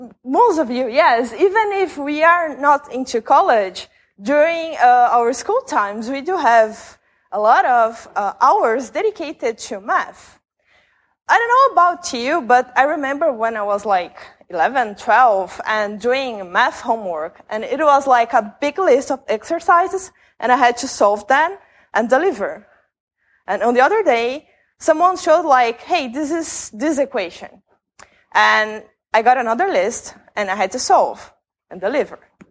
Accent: Brazil; English is a second language; I am from Brazil, so sorry about my accent. It's a long flight from Brazil to here.

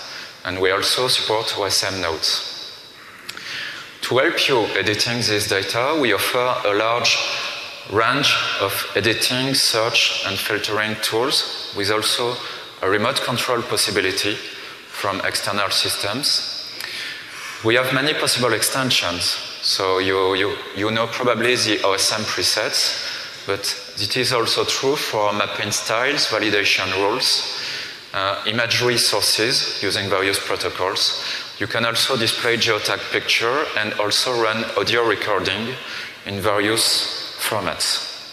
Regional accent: France; from France, and I'm one of the most active contributors of JOSM

